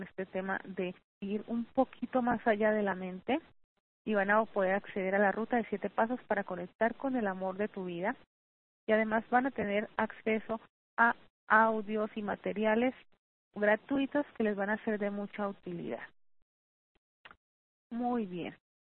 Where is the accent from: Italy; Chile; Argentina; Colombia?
Colombia; moved away as an adult; now in Mexico; Yo ahora vivo aquí en México, pero yo soy colombiana. Vivía en Colombia y él en México cuando nosotros nos conocimos.